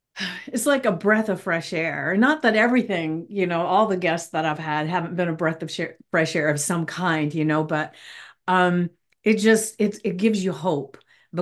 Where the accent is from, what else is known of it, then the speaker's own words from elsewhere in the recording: the South, United States; of course, I was raised in the South, so it may not be something that you've heard, I don't know.